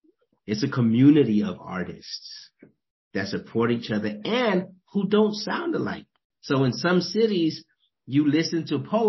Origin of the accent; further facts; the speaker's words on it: New York City, New York, United States; So growing up in the Bronx was a mixture of like this beautiful independence